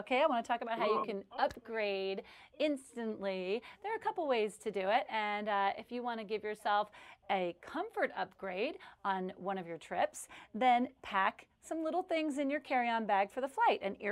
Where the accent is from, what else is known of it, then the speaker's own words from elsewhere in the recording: New Orleans, Louisiana, United States; maybe you want to head to my hometown, New Orleans.